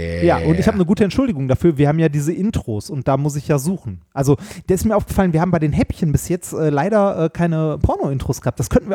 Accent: Essen, North Rhine-Westphalia, Germany; ich bin in Essen groß geworden

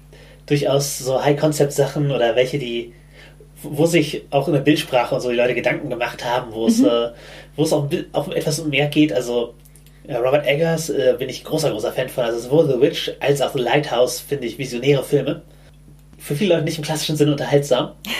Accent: Germany; ich bin halt im Hamburger Speckgürtel aufgewachsen, wo ich durchaus mehr Kontakt mit Schwarzen und People of Color hatte.

